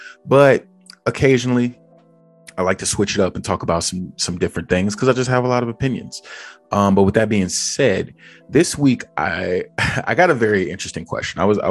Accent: Chicago, Illinois, United States; I'm from Chicago, so I'm pretty used to it.

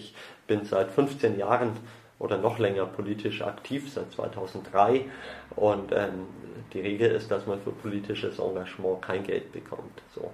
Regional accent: Nuremberg, Bavaria, Germany; Ich bin 33 Jahre in Nürnberg geboren und aufgewachsen, habe 3 Kinder, lebe gerne in dieser Stadt

